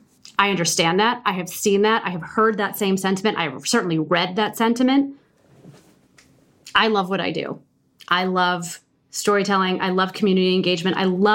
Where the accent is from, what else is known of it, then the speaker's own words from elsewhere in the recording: Midwest, United States; I'm from the Midwest.